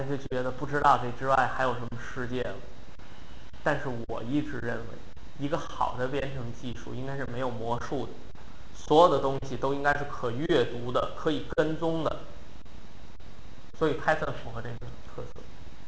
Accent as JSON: {"language": "Chinese", "country": "China", "said": "它是我们中国人一个叫"}